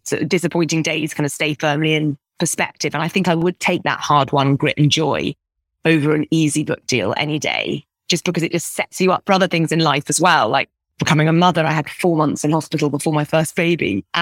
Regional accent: Scotland, United Kingdom; growing up in Scotland.

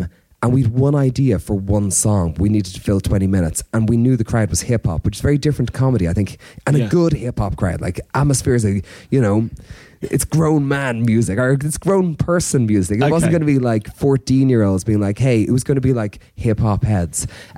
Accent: Ireland; from Ireland.

